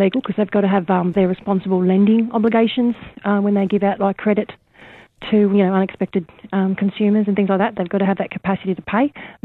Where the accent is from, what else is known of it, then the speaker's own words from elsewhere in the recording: Gordonvale, Queensland, Australia; I'm Torres Strait Islander from up this way, or Darnley Island is my mum's group, my mum's clan and that. So I grew up in Gordonvale, was born in Gordonvale, mostly from Cairns